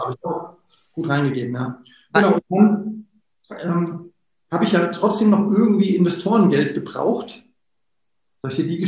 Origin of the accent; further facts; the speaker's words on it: Wiesbaden, Hesse, Germany; Jetzt in so einer Region, ich komme ja aus Wiesbaden